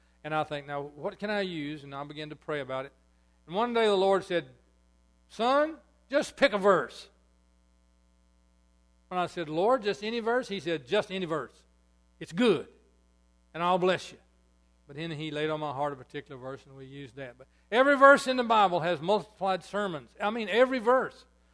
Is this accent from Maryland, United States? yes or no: no; Tennessee, United States; moved away; also born or lived in Georgia / Texas; I was born in Tennessee and raised there my young years, and then down the edge of Georgia, moved to Texas in 52.